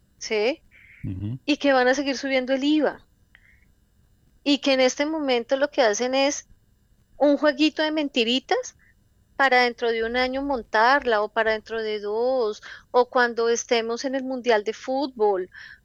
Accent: Colombia; colectivos a los que podamos llegar como pueblo colombiano a compartir estas realidades

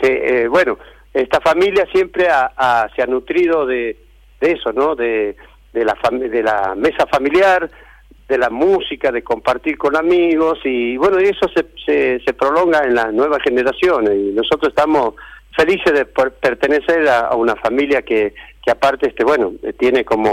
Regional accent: La Banda, Santiago del Estero, Argentina; born there; Nacido en la ciudad de La Banda, ajá, sí, claro, ahí en La Banda, y bueno, la mayoría de la familia somos nacidos en La Banda.

